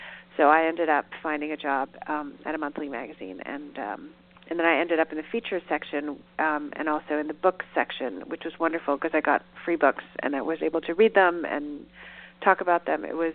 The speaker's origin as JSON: {"language": "English", "country": "Hong Kong", "tie": "born or raised there", "said": "But as I always like to explain to people, I am originally from Hong Kong. I was born and raised there, although I'm Korean and not Chinese. So a lot of people would say that I'm not a local."}